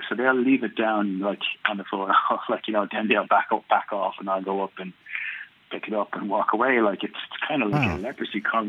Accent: Dublin, Leinster, Ireland; I'm originally from Dublin. I'm originally from this area in Clondalkin, and my family still live here.

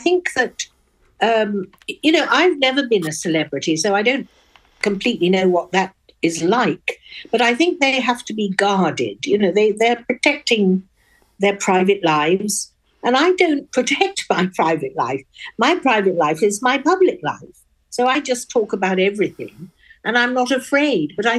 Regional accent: Oxford, South East England, United Kingdom; I don't speak like this because I feel posh. I speak like this because I was born in Oxford and everybody spoke like that at my school.

